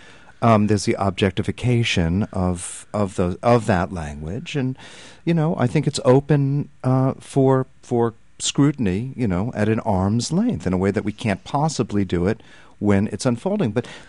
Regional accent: New York City, New York, United States; You know, I grew up in New York. It's the sound of New York.

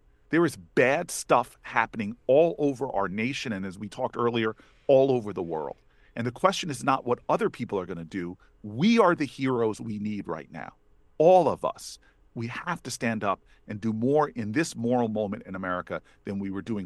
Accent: Newark, New Jersey, United States; make transformative change in my hometown of Newark.

